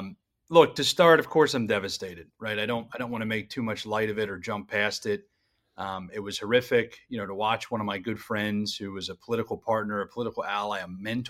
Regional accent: Pennsylvania, United States; Charlie really was the one who encouraged me to go back to my home state. Justin, my number two, he's also from PA.

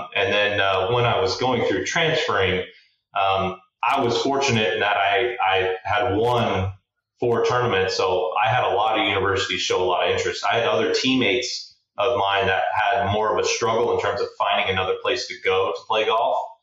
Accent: Tucson, Arizona, United States; You know, we grew up in Tucson, so there's tons of fighter jets out there between the Guard and then the active duty with the A-10s and then the Vipers.

